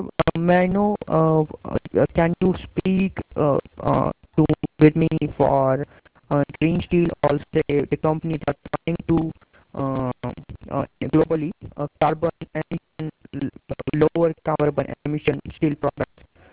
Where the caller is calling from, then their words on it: India; I am calling from India.